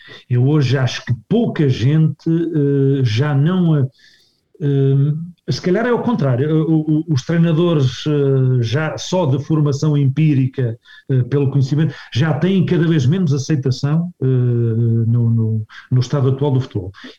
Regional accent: Viseu, Centro, Portugal; acompanhar o clube da minha terra

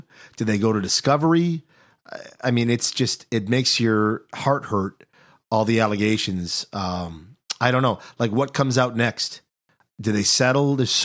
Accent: Peabody, Massachusetts, United States; So growing up in Peabody, we had a couple different video stores, but if you went to South Peabody, we have to talk our parents and driving us out there.

